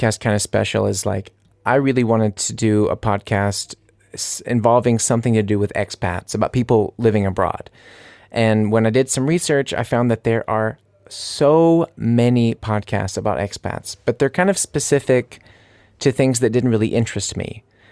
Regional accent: United States; now in Munich, Germany; I'm an American living here in Munich.

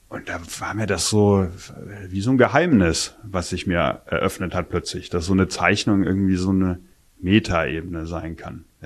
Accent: Meissen, Saxony, Germany; Ich bin gebürtig aus Meißen. Und Meißen ist die Porzellanstadt in der ehemaligen DDR.

